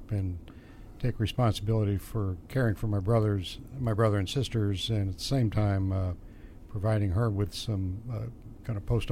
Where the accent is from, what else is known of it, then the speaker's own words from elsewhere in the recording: Springfield, Massachusetts, United States; Originally from Springfield, Massachusetts.